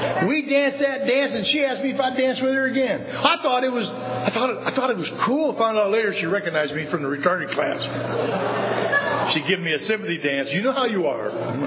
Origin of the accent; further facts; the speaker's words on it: Illinois, United States; See, I'm from Illinois. Illinois has an old law.